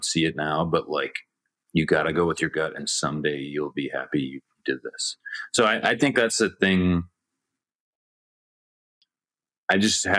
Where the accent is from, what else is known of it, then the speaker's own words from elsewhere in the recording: Chicago, Illinois, United States; the thought of going to work for an opera company in Chicago, my hometown, which was exciting